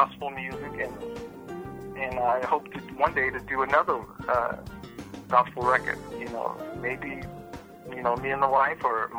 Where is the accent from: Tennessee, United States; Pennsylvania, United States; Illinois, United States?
Tennessee, United States; Tullahoma; I always loved guitar. You know, I had a neighbor still around.